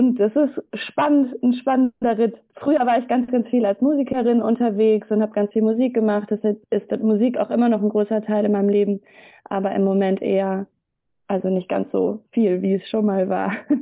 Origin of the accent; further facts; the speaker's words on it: Wiedenest, North Rhine-Westphalia, Germany; Also ich bin christlich aufgewachsen, ich bin in der Brüdergemeinde aufgewachsen ursprünglich, in Wiedenest.